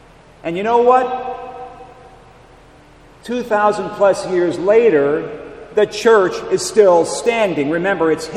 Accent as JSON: {"language": "English", "town": "Cleveland", "region": "Ohio", "country": "United States", "tie": "born or raised there", "said": "Yes, I am a native Clevelander, and I grew up in the Lithuanian community out of this parish when it was Our Lady of Perpetual Help."}